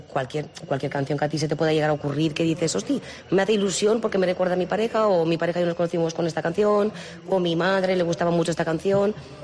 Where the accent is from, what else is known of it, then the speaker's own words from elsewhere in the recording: Romania; Spanish is a second language; now in Castellón, Spain; Yo soy rumana.